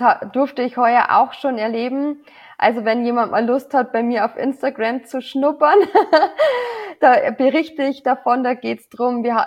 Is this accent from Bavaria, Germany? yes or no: yes; Aldersbach, Bavaria, Germany; Aldersbach heißt mein Heimat, überhaupt kein Problem.